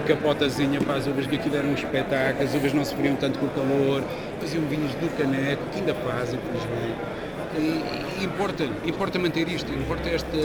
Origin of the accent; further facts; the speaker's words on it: Beira, Portugal; alguns bocados daquela serra são a minha beira. Eu sou beirão. Os meus genes são beirões. Portanto, ali sinto-me também em casa.